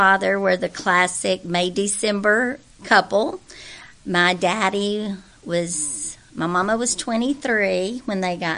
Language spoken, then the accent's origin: English; Cookeville, Tennessee, United States; I was actually born and raised in Cookeville, Tennessee. My parents were both born in Cookeville, so we're from a long line of Cookevillians.